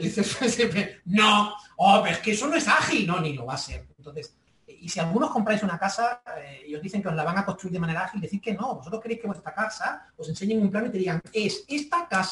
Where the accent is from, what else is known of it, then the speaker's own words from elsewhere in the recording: Seville, Andalusia, Spain; Yo soy de Sevilla, claro, yo soy de Sevilla, en Sevilla no he vendido una escoba.